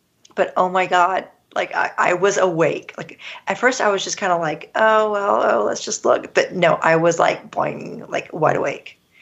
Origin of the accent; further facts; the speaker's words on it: Texas, United States; and I'm originally from Texas and we have scorpions in Texas, and I don't care for them.